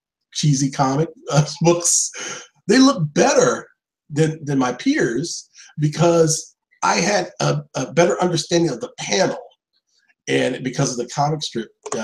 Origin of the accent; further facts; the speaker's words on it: Newport News, Virginia, United States; Right in Virginia, Denby, which is like a Newport News subsidiary, sort of. Newport News, Virginia. I grew up here, and I had a very classic childhood